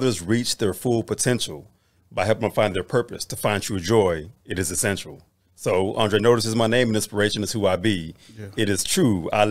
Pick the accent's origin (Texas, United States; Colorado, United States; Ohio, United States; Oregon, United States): Texas, United States; Houston; Born and raised right here in Houston, Texas.